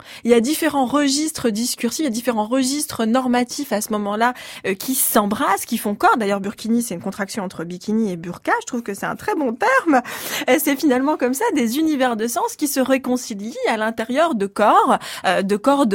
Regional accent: Provence-Alpes-Côte d'Azur, France; Moi, je suis originaire de la région de Nice.

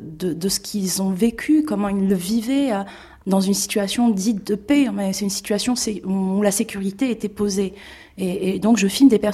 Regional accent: Algeria; j'ai fait un film, je suis algérienne, j'ai pas fait d'école de cinéma

